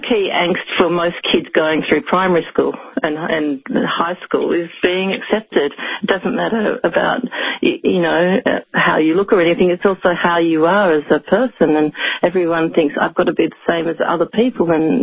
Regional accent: Tasmania, Australia; even though I'm from Tasmania, I have seen inequality my whole life

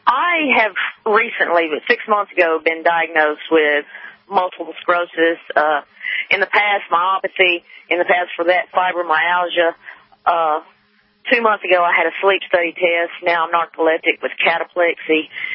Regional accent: Alabama, United States; I just love fried foods because I'm from Alabama, Roll Tide, by the way.

